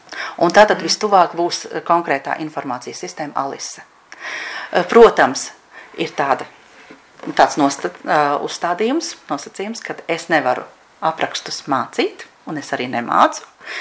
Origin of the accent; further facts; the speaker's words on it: Riga, Latvia; es no bērnu dienām tā līdz galam neesmu jutusies kā rīdziniece. Kāpēc? Tāpēc, ka es esmu dzimusi Pārdaugavā.